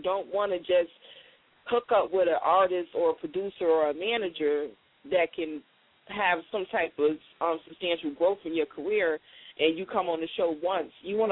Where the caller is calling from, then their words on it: Seattle, Washington, United States; I'm calling from Diva Spot Radio. We are located here in Seattle, Washington.